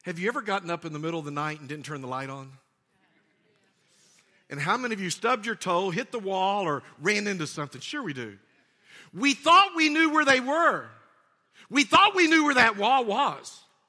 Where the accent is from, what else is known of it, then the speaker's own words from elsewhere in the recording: Texas, United States; I was raised in Texas all my life. We'd been in Tennessee for 7 years